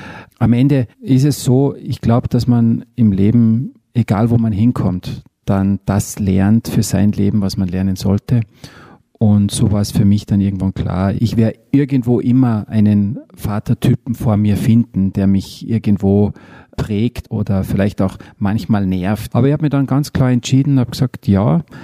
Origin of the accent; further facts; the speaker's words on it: Mittersill, Salzburg, Austria; dann ist Mittersil, Pinzgau, Österreich ist einfach meine Heimat.